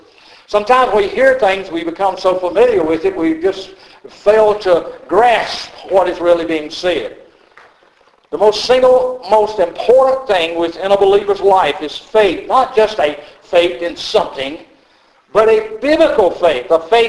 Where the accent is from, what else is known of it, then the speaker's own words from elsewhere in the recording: North Carolina, United States; And we are from North Carolina, back in the olden days, years ago. We've been out here 27 years now.